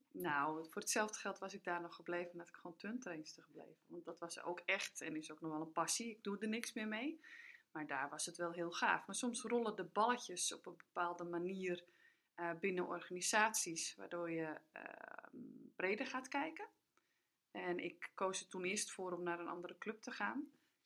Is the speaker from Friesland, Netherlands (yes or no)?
no; Langedijk, North Holland, Netherlands; ik kom uit Langedijk.